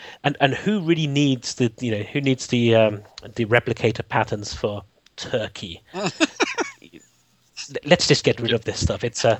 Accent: London, United Kingdom; from London.

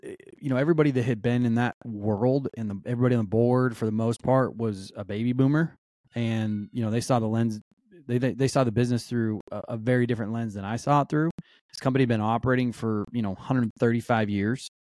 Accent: Washington, United States; also born or lived in Houston; I was born in Houston, Texas, raised primarily in Eastern Washington.

